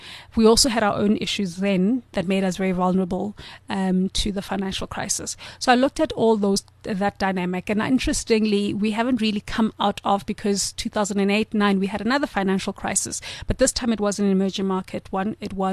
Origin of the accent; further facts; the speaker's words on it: South Africa; And yeah, I'm from South Africa.